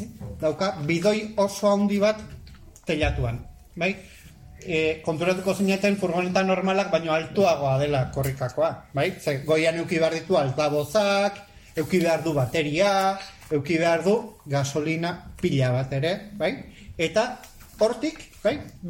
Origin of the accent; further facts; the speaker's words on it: Hernani, Basque Country, Spain; ni Hernaniarra naiz